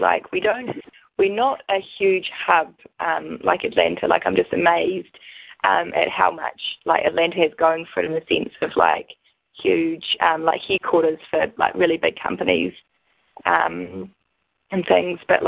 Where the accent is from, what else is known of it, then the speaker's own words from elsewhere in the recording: Hawke's Bay, New Zealand; now in Wellington, New Zealand; when I explain my hometown, I always say Hawke's Bay because that was where I grew up and where I was born and everything. But Wellington's definitely become my home as well.